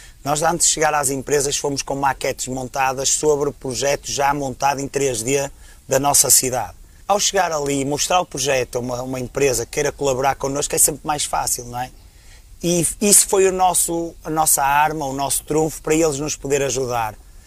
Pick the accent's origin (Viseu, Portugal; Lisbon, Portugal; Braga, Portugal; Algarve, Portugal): Braga, Portugal; Barcelos; eu como barcelense sinto-me orgulhoso em criar este projeto